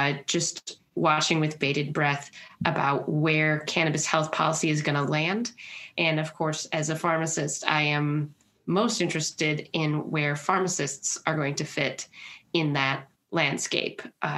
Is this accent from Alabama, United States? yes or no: no; Minnesota, United States; But I also stay very active in my home state here of Minnesota.